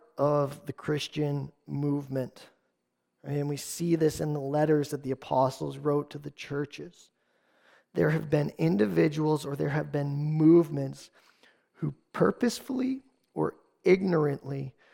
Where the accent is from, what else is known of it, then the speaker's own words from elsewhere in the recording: Canada; Probably because we're Canadian and we're generally apologetic